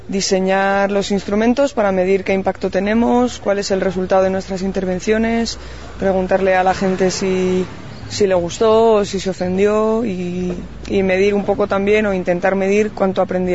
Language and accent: Spanish; Spain; Soy de España, pero trabajo aquí hace un año y medio más o menos.